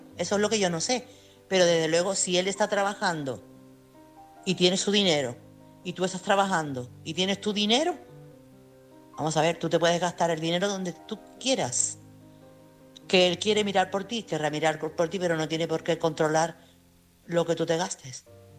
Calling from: Chiclana de la Frontera, Andalusia, Spain; corresponsal de Chiclana.

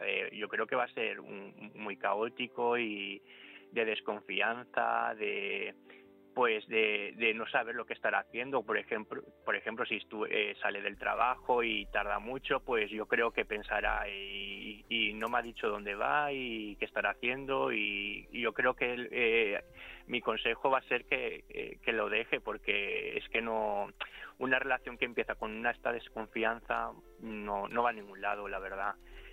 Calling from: Gandia, Valencian Community, Spain; de Gandía, Valencia.

